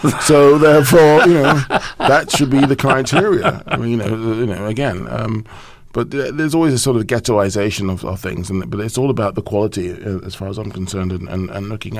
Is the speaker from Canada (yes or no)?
no; England, United Kingdom; me, myself, growing up in England, having a free education, going to university